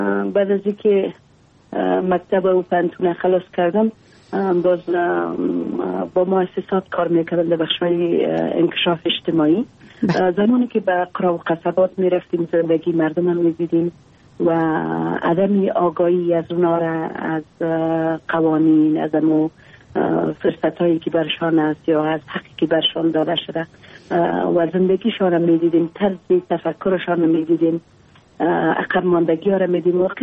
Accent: Takhar, Afghanistan; با وجودی که محدودیت ها بسیار زیاد در ولایت ما وجود داره، مشکلاتی

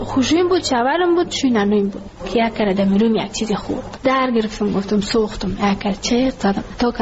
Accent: Ghazni, Afghanistan; now in Kabul, Afghanistan; شکر خدا ناشکری نمیکردم که ما کابل آمدیم، از غزنی هستیم.

